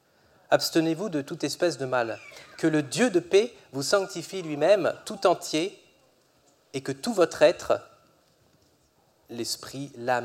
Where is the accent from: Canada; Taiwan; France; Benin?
France; c'est tout à fait normal, on est français.